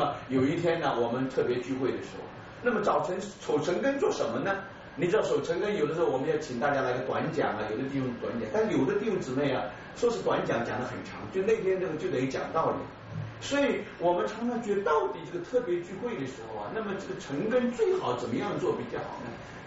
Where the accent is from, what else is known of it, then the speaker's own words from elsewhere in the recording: Brazil; 我是从巴西来的，